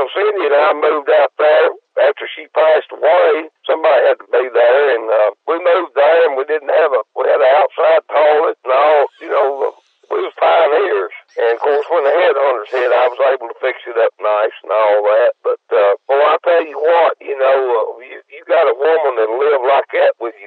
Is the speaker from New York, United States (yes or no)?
no; Edmonton, Kentucky, United States; We're all from Edmonton, Kentucky. That's Edmonton, just like Edmonton, Alberta.